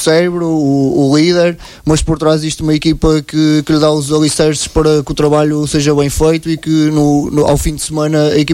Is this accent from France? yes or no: no; Porto, Portugal; eu não conhecia muito bem a realidade aqui do Distrito de Aveiro, que eu sou do Porto